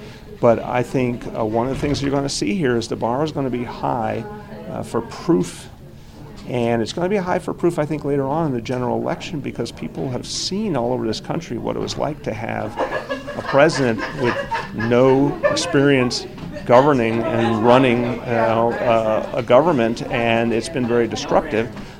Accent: New York, United States; I think, you know, as a New Yorker, there's nothing about Donald Trump's approach that ever surprises me.

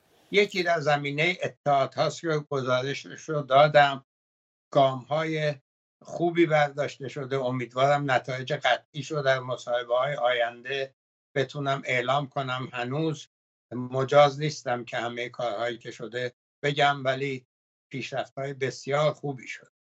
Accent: Iran; ما ایرانی هستیم

